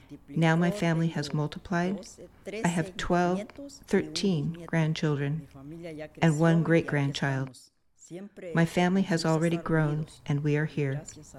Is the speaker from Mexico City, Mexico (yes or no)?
no; Putla de Guerrero, Oaxaca, Mexico; moved away as an adult; now in United States; I'm originally from Putla de Guerrero, Oaxaca. I came to the United States because my husband had already been here since 1986.